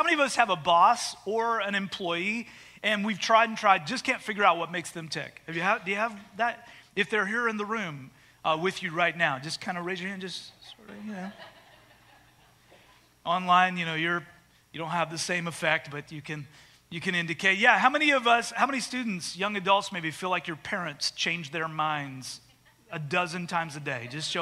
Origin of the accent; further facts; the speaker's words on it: Canada; moved away as an adult; now in United States; I was born and raised in Canada, grew up there, but when I was 18, I came to college in the U.S., I met a girl, I moved back to Canada, but then that girl imported me, I moved here